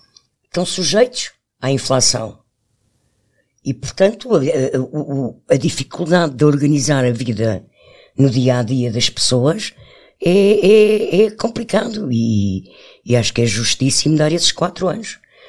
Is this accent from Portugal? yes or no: yes; Portugal; Eu cresci com a inflação em Portugal e a inflação na ordem dos 2 dígitos.